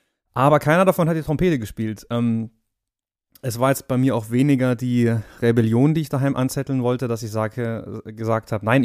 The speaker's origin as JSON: {"language": "German", "town": "Darmstadt", "region": "Hesse", "country": "Germany", "tie": "born there", "said": "Nein, gebürtig komme ich aus Darmstadt und das ist zwar nicht so weit weg"}